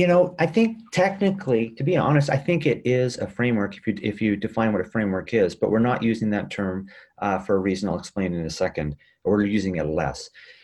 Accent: Calgary, Alberta, Canada; from Calgary, Canada. I'm actually doing this from London. I travel a lot.

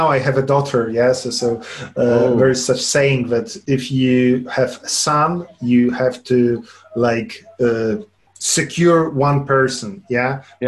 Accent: Lublin, Lublin Voivodeship, Poland; now in Warsaw, Poland; I grew up in Poland, in Lublin. This is a small, not so small, but like not such big city I'm currently living in. Because right now I'm in Warsaw, but for almost whole of my life I was living in Lublin, so near eastern border of Poland.

